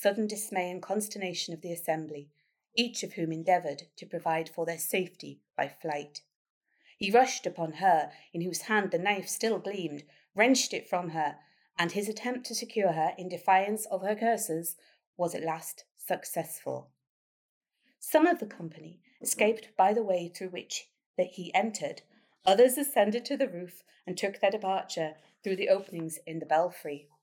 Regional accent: Wallsend, North East England, United Kingdom; I grew up in Wall's End, and one of the things that struck me was people would occasionally say, oh, yes, down at the Dean, that's where the witches were.

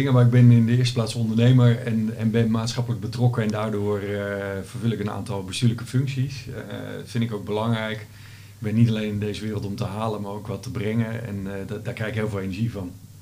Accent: Aduard, Groningen, Netherlands; Ik ben opgegroeid in Aduard. Dat is een klein dorpje in Groningen.

